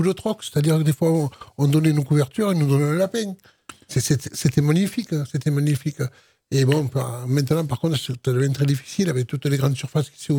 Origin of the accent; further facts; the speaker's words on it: Grand Est, France; À l'Est, j'habite à l'Est depuis des années. J'ai grandi à l'Est, je vis à l'Est, je travaille à l'Est.